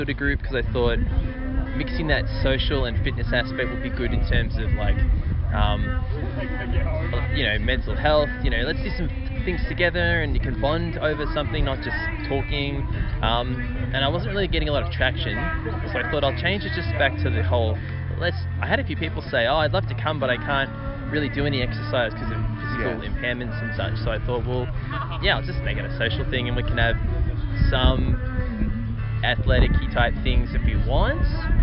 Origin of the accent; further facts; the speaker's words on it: Wangaratta, Victoria, Australia; also born or lived in Melbourne, Australia / Brisbane, Australia; I grew up in Wangaratta, and then I moved to Melbourne for 6 years, then Brisbane for 5 years, and really saw a great culture of support and community in the different capital cities, and thought, I wanted to move back home to Wangaratta to be close to my family